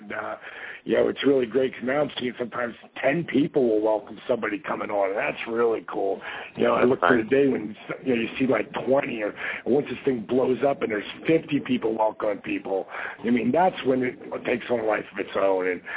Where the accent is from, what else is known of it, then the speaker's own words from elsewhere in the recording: Point Pleasant, New Jersey, United States; Pellegrino, who's from my hometown, Point Pleasant, New Jersey.